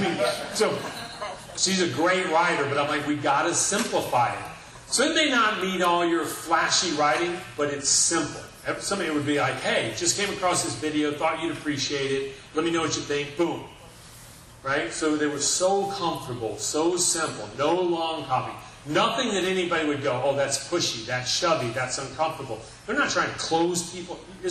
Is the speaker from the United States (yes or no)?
no; Canada; I'm Canadian.